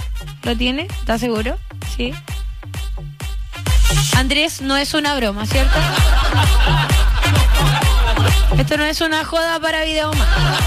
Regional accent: Padre Las Casas, Araucanía, Chile; somos de Villahermosa, cerquita del Santa Isabel de Padre Las Casas, esto es la región de la Araucanía.

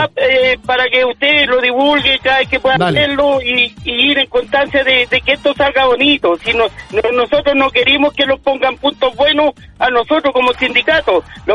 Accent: Chile; Para ser chileno, tenemos que pasar de estas cosas.

